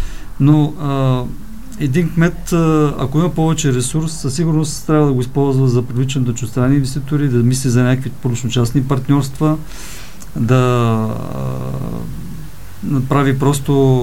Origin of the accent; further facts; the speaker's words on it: Pleven Province, Bulgaria; понеже съм от Плевенско-Свищовски регион и мога да говоря много и за Плевен и за Свищов